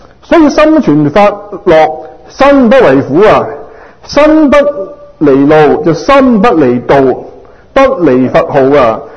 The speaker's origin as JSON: {"language": "Cantonese", "region": "Guangdong", "country": "China", "said": "我係廣東人講緊廣東人嘅事"}